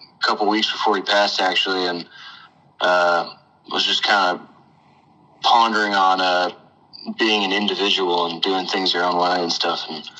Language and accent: English; New Braunfels, Texas, United States; I'm from New Braunfels, Texas. I play country music